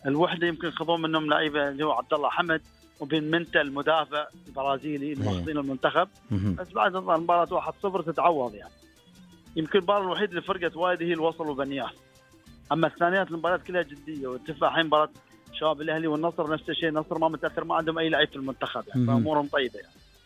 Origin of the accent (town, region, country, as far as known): Syria